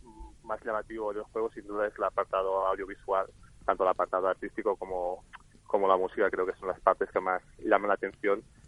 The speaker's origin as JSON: {"language": "Spanish", "town": "Barcelona", "region": "Catalonia", "country": "Spain", "said": "somos de Barcelona nosotros"}